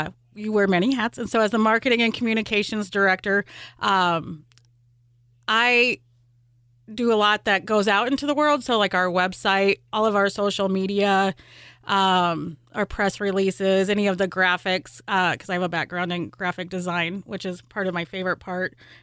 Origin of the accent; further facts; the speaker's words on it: Ponca, Nebraska, United States; So my background is I grew up in the Siouxland area. I actually grew up in Ponca, which is a little town in northeast Nebraska.